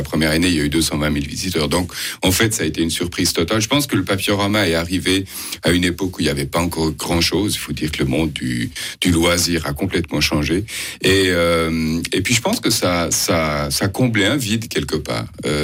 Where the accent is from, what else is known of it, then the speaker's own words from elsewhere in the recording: Vaud, Switzerland; C'est pour ça que nous sommes en Suisse et que je suis vaudois, puisqu'il est venu au WWF à Morges.